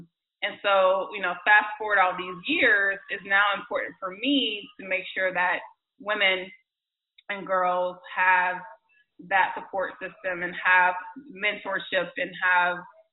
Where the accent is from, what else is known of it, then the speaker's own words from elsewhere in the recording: the South, United States; I think I had experienced, you know, the East Coast, and I'm from the South, so I just wanted a whole new experience.